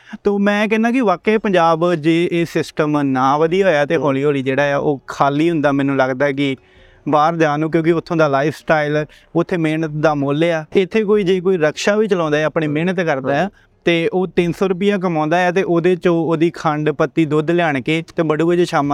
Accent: Tarn Taran, Punjab, India; ਮੈਂ ਤਾਂ ਤਰਨ ਤਾਰਨ ਤੋਂ ਹਾਂ

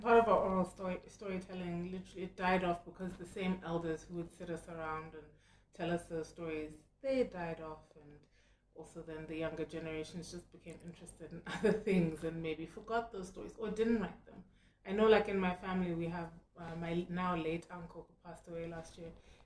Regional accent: Zambia; Because yes, I grew up here in Zambia, but my parents always made sure that I never lost touch with the fact that I'm Zimbabwean.

